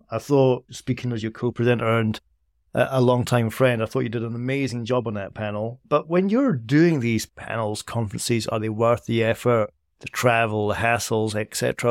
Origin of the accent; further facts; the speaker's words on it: Edinburgh, Scotland, United Kingdom; I always remember meeting him in Edinburgh, my hometown, and you know, caught up with him in Broughton Street.